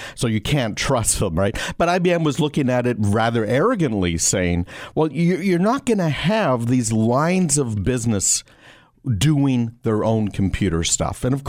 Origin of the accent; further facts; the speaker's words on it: Canada; now in United States; I grew up in Canada. I'm an American now.